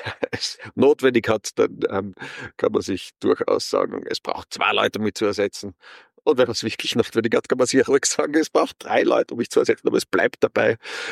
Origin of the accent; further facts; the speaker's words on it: Graz, Styria, Austria; also born or lived in Istanbul; Ich bin ursprünglich aus Graz, habe 7 Jahre in meiner Kindheit in Istanbul verbracht mit meinen Eltern, die an der österreichischen Schule dort unterrichtet haben. Habe dann in Graz zu studieren begonnen